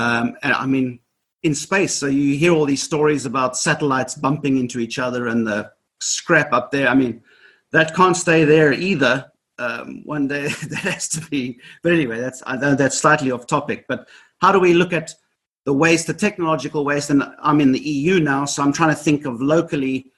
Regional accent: South Africa; I'm from South Africa.

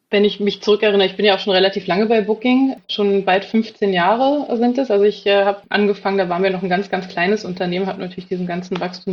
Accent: Berlin, Germany; Ich bin Berlinerin

